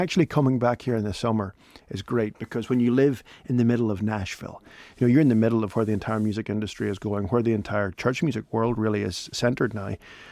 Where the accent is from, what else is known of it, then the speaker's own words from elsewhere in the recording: Northern Ireland, United Kingdom; I am Northern Irish. I'm Irish. I'm a person of this soil.